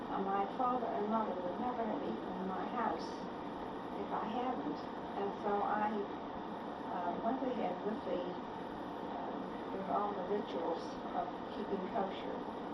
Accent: Bradford, Pennsylvania, United States; born there; also born or lived in Richmond / Washington, D.C. / Connellsville; now in Pittsburgh, United States; I was born in Bradford, Pennsylvania. My father moved to Richmond, Virginia, and my two sisters were born there.

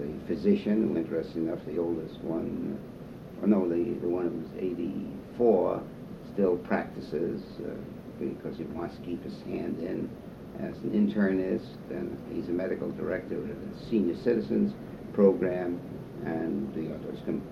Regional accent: New York City, New York, United States; born there; I was born in New York City. My parents were immigrants.

